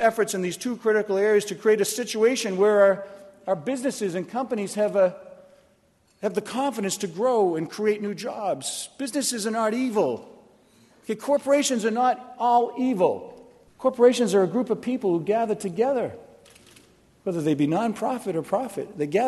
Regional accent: Massachusetts, United States; I am a Republican from Massachusetts. I have the scars to prove it.

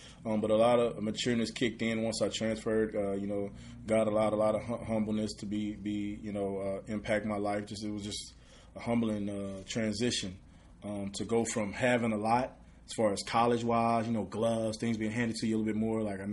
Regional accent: Redwater, Texas, United States; But I'm from Redwater. I just went to school in Texarkana, which is 15 more miles up the road. Where I'm from is Redwater, Texas. Population about 1,019 people, literally in the woods, one stop light. Just a country guy.

